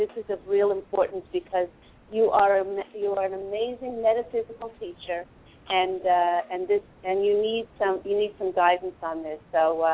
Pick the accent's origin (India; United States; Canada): United States; New York; From Syracuse, New York. I'm a former New York girl.